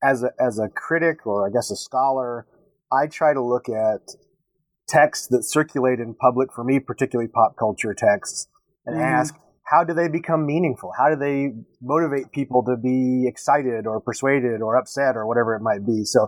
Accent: Texas, United States; now in Syracuse, United States; I was born and raised in Texas.

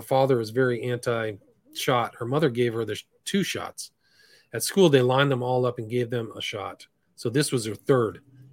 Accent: Denmark; I'm from Denmark.

